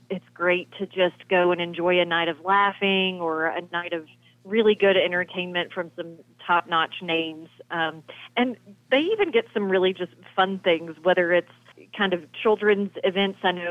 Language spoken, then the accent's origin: English; Lexington, Kentucky, United States; I grew up just outside of Lexington, but then also lived in Lexington for a year and a half as an adult.